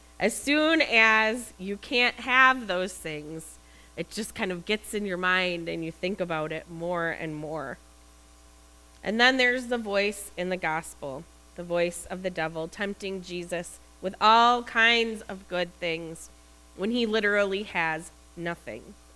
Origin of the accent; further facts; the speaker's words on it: Midwest, United States; But the climate there is just mind-boggling to me as a Midwesterner.